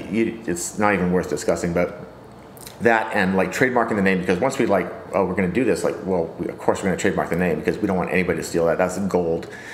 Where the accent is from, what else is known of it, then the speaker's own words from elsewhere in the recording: California, United States; trying to find flavors and expressions that really kind of speak to us growing up in the Bay Area.